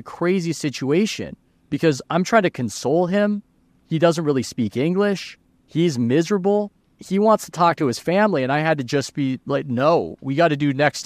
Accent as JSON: {"language": "English", "town": "San Diego", "region": "California", "country": "United States", "said": "So I don't speak Spanish, to my great shame, because I'm from San Diego."}